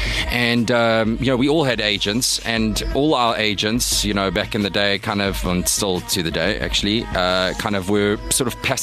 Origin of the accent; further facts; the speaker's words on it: Durban, KwaZulu-Natal, South Africa; now in Johannesburg, South Africa; I born and bred in Durban. I moved up to Joburg